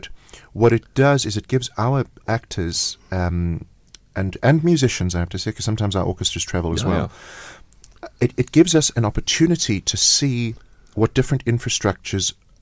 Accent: South Africa; No, we're South African.

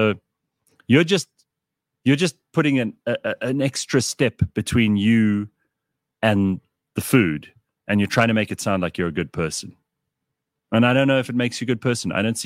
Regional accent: South Africa; Just enjoy the meat. It's one of the best things about being South African.

